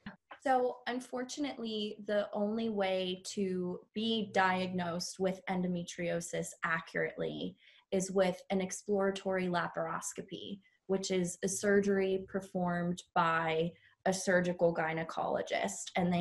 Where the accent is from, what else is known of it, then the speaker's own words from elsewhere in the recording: Pittsburgh, Pennsylvania, United States; I'm from Pittsburgh, Pennsylvania. I'm 24 years old and a registered nurse